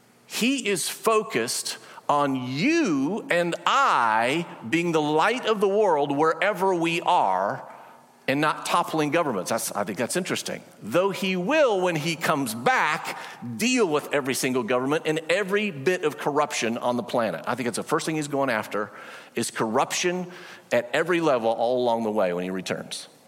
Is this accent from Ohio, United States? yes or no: no; Oregon, United States; he married a woman from right next to my hometown in Oregon.